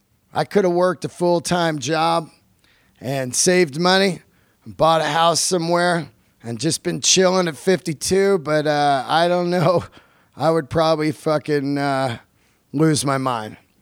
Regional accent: San Francisco, California, United States; years ago, I grew up in the Bay Area, living in San Francisco.

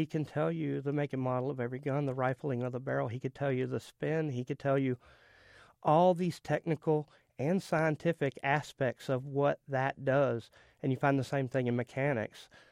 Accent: Louisiana, United States; We grew up in South Louisiana hunting and fishing.

